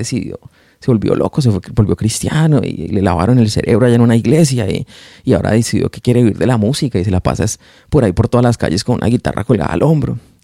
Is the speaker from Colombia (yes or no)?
yes; Colombia; Mi familia es una familia de tradición católica. Somos colombianos, entonces todos los que saben en Colombia la religión por cultura es el catolicismo. Y yo crecí en un hogar católico.